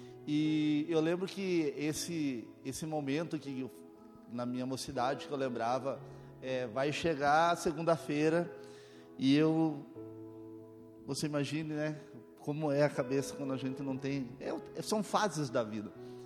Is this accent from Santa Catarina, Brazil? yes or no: no; Campo Mourão, Paraná, Brazil; born there; eu nasci em Campo Mourão, a região é mais quente que aqui, mas naquela época não era igual hoje, né? Todo ano tinha geada. Imagine lá quando geava, né? Aqui, quando eu mudei para cá em 90, eu sofri muito com o frio.